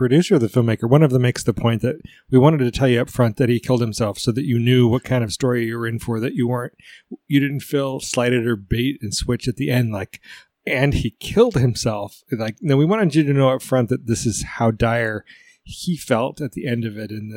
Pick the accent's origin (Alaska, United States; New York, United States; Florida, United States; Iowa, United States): Alaska, United States; I would say that growing up in the Cold War in Alaska and having a nuclear catastrophe occur and not knowing the origin of what it was pretty terrifying at the time.